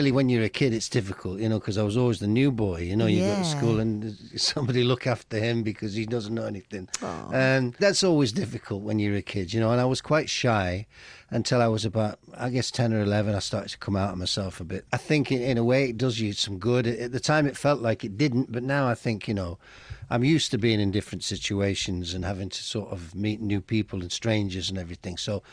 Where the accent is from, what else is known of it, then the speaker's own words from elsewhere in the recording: Bradford, Yorkshire and the Humber, United Kingdom; also born or lived in Redcar; I was brought up later on in Bradford. That's where the band formed and everything, at school in Bradford. But I was born in Redcar. I was left there till I was about 4 with my grandparents and my auntie Peggy and her kids.